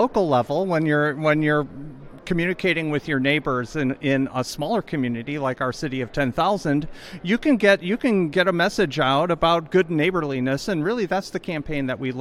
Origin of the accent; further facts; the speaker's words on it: Greencastle, Indiana, United States; I am from Greencastle, Indiana, which is about an hour west of Indianapolis.